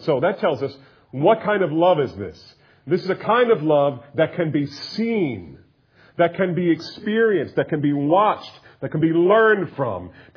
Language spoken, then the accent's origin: English; New Jersey, United States; moved away as an adult; Now, I grew up in the north. I grew up in New Jersey.